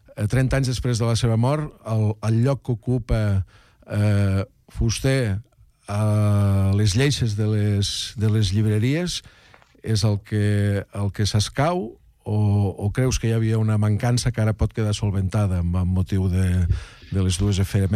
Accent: L'Ametlla de Mar, Catalonia, Spain; De la Cala, del Baix Ebre, l'Ametlla de Mar.

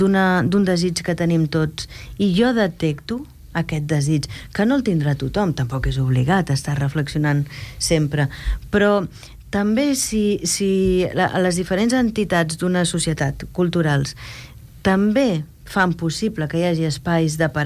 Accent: Canada; Jo vinc del Canadà, on tot està encara una mica més automatitzat que aquí, diria.

